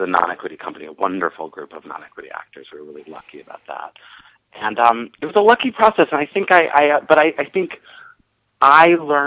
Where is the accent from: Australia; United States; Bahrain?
United States; Philadelphia, Pennsylvania; I grew up in Philadelphia